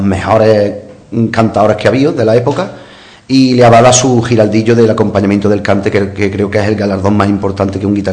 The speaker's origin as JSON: {"language": "Spanish", "town": "Montilla", "region": "Andalusia", "country": "Spain", "lives_now": "Priego de Córdoba, Spain", "said": "aunque yo soy de Montilla, pero me considero, después de 18 años, me considero priguense"}